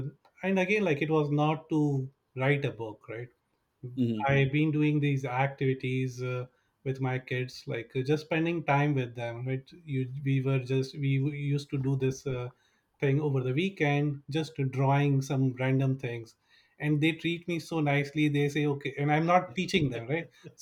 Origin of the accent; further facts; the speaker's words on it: India; moved away as an adult; now in United States; I've been in the US for the last 17 years, originally from India.